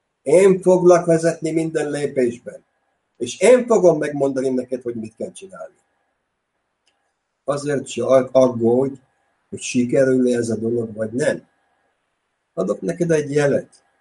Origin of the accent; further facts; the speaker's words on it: Mezőcsát, Borsod-Abaúj-Zemplén, Hungary; born there; Említetted a bemutatásomban, hogy én Mezőcsáton születtem.